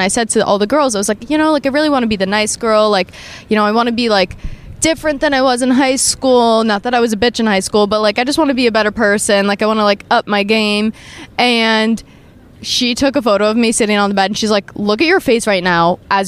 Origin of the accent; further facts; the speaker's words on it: France; accent: French; I said bon, but I'm saying it with my French accent, so it's bon.